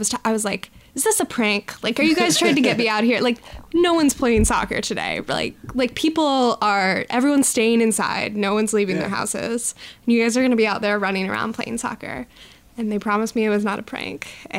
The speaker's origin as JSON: {"language": "English", "region": "California", "country": "United States", "also_born_or_lived": "New York", "said": "So for the listener, I'm from California. I lived in New York for 2 years, and then I recently went back to California to go to law school at UCLA."}